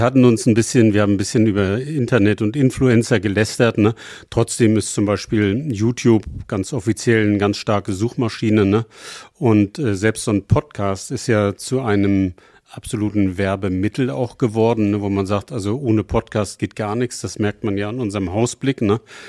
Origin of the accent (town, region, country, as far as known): Hamburg, Germany